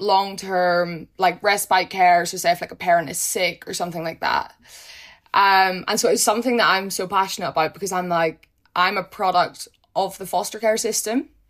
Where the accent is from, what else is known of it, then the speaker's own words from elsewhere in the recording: Ireland; I'm ginger and I'm Irish.